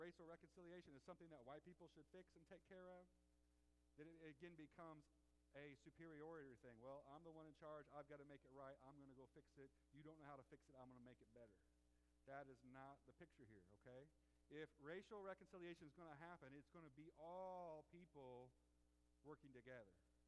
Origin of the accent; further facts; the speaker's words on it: Decatur, United States; now in Memphis, United States; because in my own experience from growing up in Decatur and living in Memphis